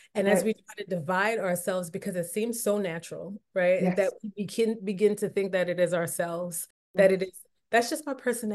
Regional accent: United States; I'm Caribbean, immigrant Caribbean parents, even though I was raised in America, very much raised in a Caribbean context

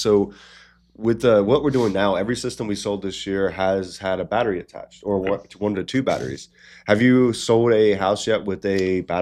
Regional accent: North Carolina, United States; And then I was talking to my brother, because we're from North Carolina

